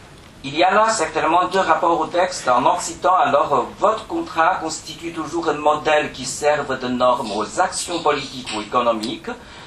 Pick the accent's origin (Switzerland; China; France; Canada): China; French is a second language; Je suis chinois.